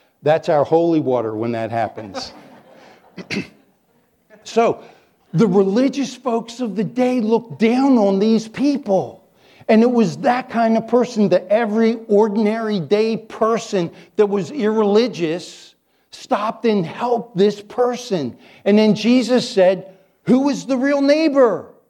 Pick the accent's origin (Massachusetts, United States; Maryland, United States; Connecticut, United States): Maryland, United States; now in -; Every time I grew up in Alliance Church, I've been in Alliance Church 60 years, 9 months, and 8 days. Because in vitro, I heard messages in my mom's Alliance Church back home in Maryland.